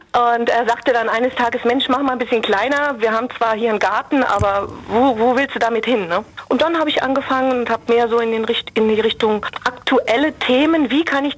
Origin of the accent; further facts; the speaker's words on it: Essen, North Rhine-Westphalia, Germany; Genau, ich bin in Essen geboren.